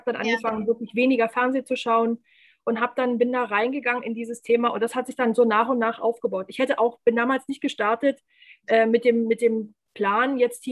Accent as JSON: {"language": "German", "region": "Brandenburg", "country": "Germany", "said": "so wie man halt als Brandenburger im Schwabenländle normal sein kann"}